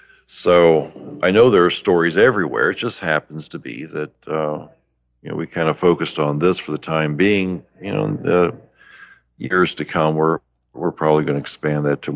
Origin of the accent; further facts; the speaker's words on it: United States; Well, yeah, I'm from the United States